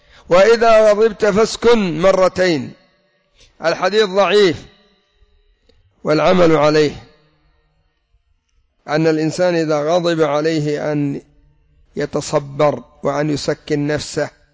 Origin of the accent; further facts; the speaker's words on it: Yemen; الحجر من الأرض والدم من رأس القبيل عندنا في اليمن.